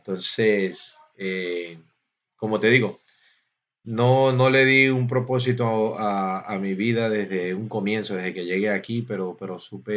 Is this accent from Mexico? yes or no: no; Ecuador; moved away; Sí, cuando llegué de Ecuador, llegué directamente a Nueva York.